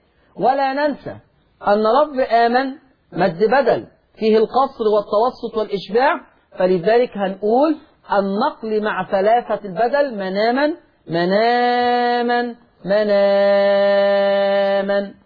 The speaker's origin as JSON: {"language": "Arabic", "country": "Egypt", "said": "ودي لهجتنا كمصريين على فكره، لما بنتكلم يقول لك فلان افترى"}